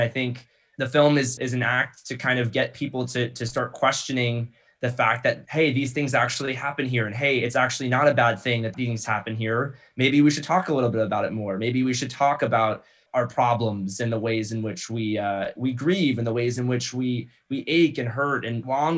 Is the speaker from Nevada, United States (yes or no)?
no; Florida, United States; I'm from Florida, I'm from South Florida.